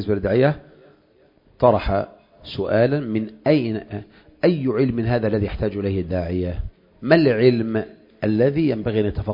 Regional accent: Egypt; مثل ما هي مراجع لأصحاب الثورة الأولى وأصحاب الثورة الثانية عندنا في مصر

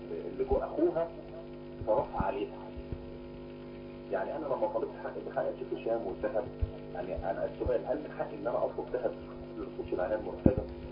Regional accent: Mansoura, Dakahlia, Egypt; كنت الله يرحمها دي في اسكندريه وانا من المنصوره، فكان في فرق في المسافات

